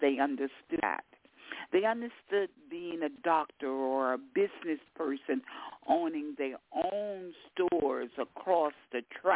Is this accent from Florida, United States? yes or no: yes; Florida, United States; across the tracks in the deep south, which I grew up in Florida, Gator Girl